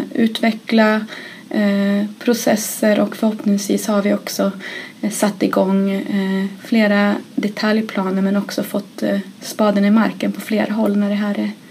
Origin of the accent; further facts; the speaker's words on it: Östersund, Jämtland County, Sweden; now in Malmö, Sweden; som du kanske hör på dialekten så är jag inte skåning från början. Jag kommer från Östersund men har bott i Skåne sedan 2000 och i Malmö har jag bott i drygt 7 år.